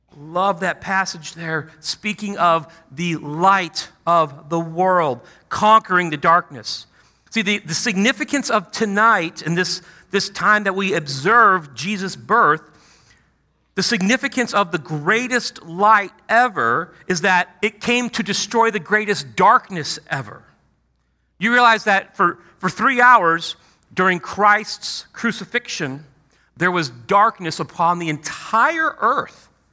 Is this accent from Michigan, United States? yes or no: no; Chicago, Illinois, United States; Okay, I grew up in Chicago, grew up a big Michael Jordan Bulls fan, loved the Bulls